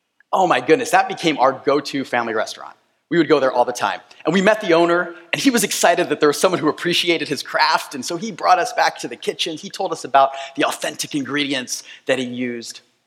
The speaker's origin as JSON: {"language": "English", "country": "Philippines", "tie": "born or raised there", "lives_now": "United States", "said": "Before I settled down in the suburbs of Chicago, I grew up in the Philippines, where my parents were missionaries."}